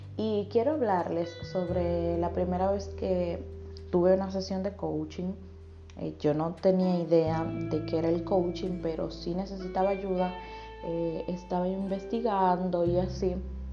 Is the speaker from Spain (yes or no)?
no; Dominican Republic; now in Italy; soy coach de vida. Soy de República Dominicana, pero actualmente vivo en Italia